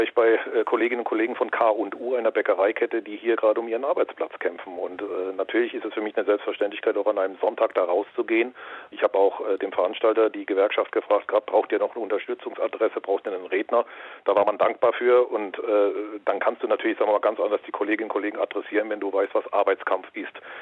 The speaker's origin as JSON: {"language": "German", "town": "Mannheim", "region": "Baden-Württemberg", "country": "Germany", "tie": "born or raised there", "said": "ich bin in den Quadraten geboren, ich bin ein Kind dieser Stadt, sicherlich. Also ich bin Mannheimer."}